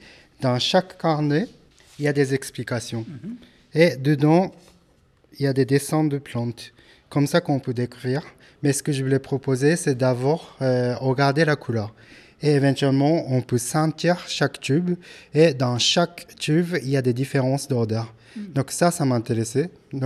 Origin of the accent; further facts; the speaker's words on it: Japan; je viens du Japon.